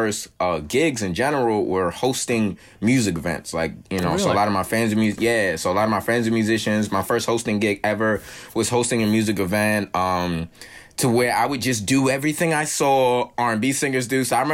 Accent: Brooklyn, New York, United States; You know what? I grew up in Brooklyn.

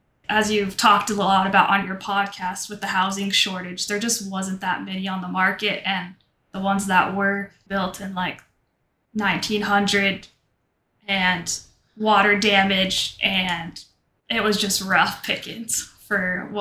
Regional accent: California, United States; now in Seattle, United States; I really liked Seattle and wanted to stay there because I was from Southern California.

